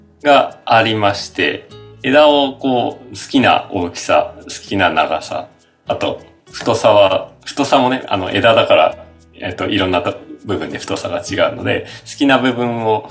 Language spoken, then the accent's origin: Japanese; Sapporo, Hokkaido, Japan; まあ僕は札幌なんですけど、